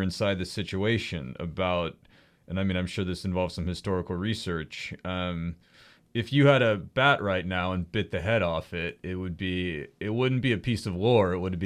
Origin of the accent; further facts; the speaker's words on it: Reno, Nevada, United States; Well, so I grew up in Reno, Nevada, and I was really into